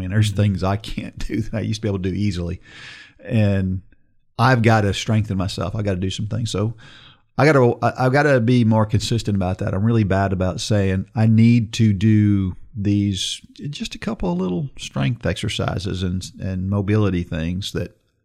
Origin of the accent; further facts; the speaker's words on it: New Jersey, United States; born there; I was born in New Jersey. I'm an Irish kid.